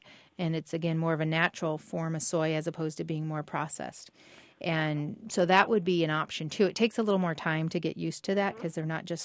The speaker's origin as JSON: {"language": "English", "region": "Iowa", "country": "United States", "tie": "born or raised there", "said": "When I go back to Iowa, my home state, I have an Iowa chop."}